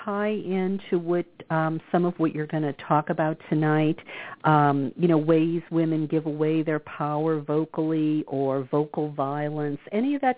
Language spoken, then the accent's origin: English; the South, United States; When I grew up in the South, we were told women don't get angry.